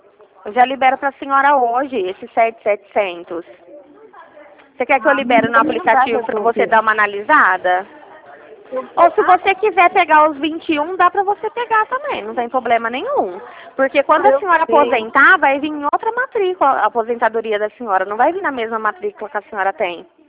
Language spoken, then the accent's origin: Portuguese; Ribeirão Preto, São Paulo, Brazil; Não, eu sou daqui de Ribeirão Preto, da Central do Consignado.